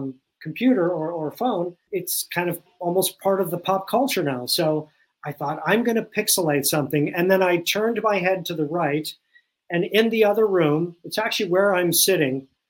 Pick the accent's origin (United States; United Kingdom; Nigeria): United States; Cleveland, Ohio; When I was in seventh grade, growing up in Cleveland, we had a field trip for the art class to the Salvador Dali Museum, which at the time was in Cleveland.